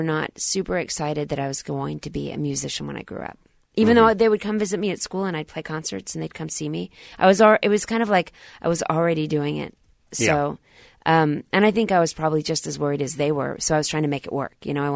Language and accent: English; Dallas, Texas, United States; I grew up in Dallas, Texas.